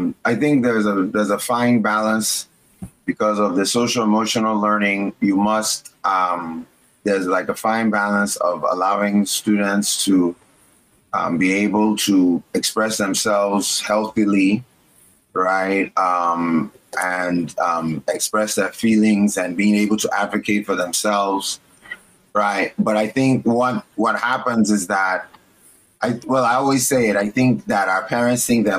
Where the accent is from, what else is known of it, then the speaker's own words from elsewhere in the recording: Nigeria; And it's because there is such a thing as Nigerian exceptionalism. And I think that Nigerians need to talk about it like that. So we can also own it a little more and understand why we push our kids.